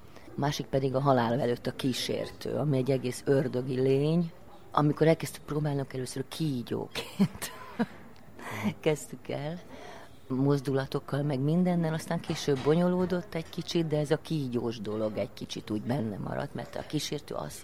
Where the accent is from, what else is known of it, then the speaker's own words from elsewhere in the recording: Somogy, Hungary; born there; születtem, Kaposvár mellett egy faluban